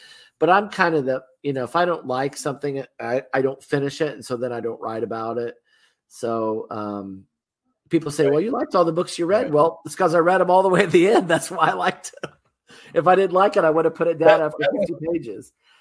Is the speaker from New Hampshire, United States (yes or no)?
no; Muncie, Indiana, United States; And people may or may not know that Garfield is from my hometown of Muncie, Indiana, where a lot of this movie was shot.